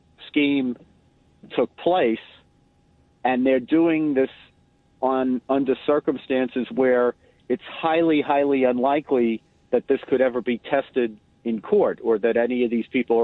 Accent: United States; But what I'm most worried about, legally and as an American, is the prudence of bringing this kind of a case

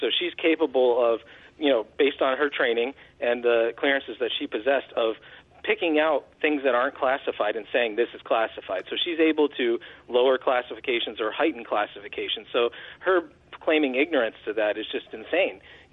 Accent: United States; we as American people have seen that that's all lies and that it's misinformation

